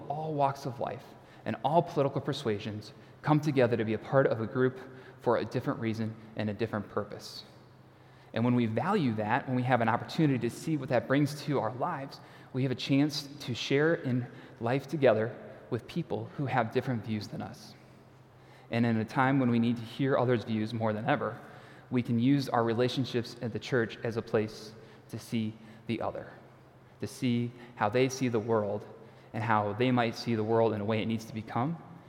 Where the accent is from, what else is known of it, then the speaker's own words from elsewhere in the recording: Prospect Heights, Illinois, United States; I grew up in this part of the Chicago area, and I remember growing up in Prospect Heights in particular